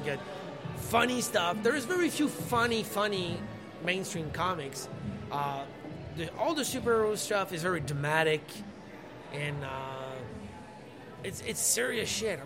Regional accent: Montreal, Quebec, Canada; first language French; English is a second language; I'm from Montreal.

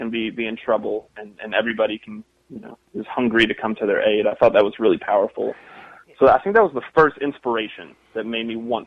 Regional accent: Johnson City, Tennessee, United States; I grew up in Johnson City, Tennessee, the Tri-Cities area.

